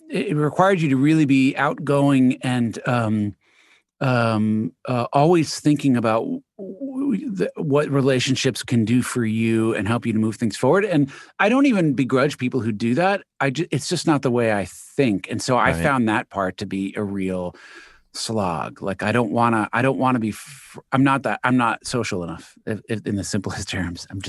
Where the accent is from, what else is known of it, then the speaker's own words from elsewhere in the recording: New York City, New York, United States; now in New York City, United States; New York, originally born in Queens.